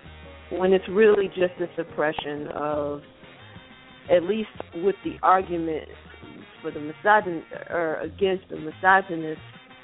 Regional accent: Chicago, Illinois, United States; Well, I'm a Chicagoan, so, you know, I really don't care.

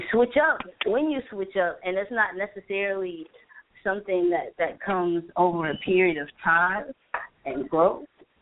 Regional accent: Birmingham, Alabama, United States; some of the artists I've had the pleasure of interacting with here in my hometown will be an essential part of establishing Birmingham a little bit more as far as the music industry is concerned.

